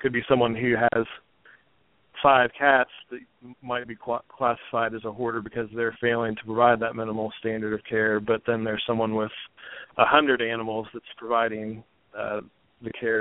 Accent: Dayton, Ohio, United States; moved away as an adult; Well, originally I'm from Dayton, Ohio, and I grew up in the Ohio area. That's where I went to undergraduate and graduate school.

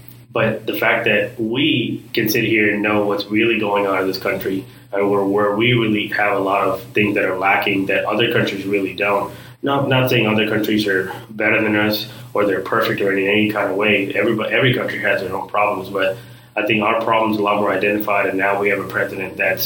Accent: India; I'm from India, and I have friends who are from other parts of the world

